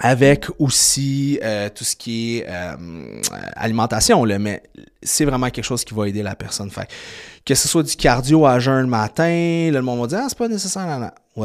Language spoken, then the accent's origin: French; Quebec City, Quebec, Canada; On est chic, on est de Québec, t'as accès à rien au Québec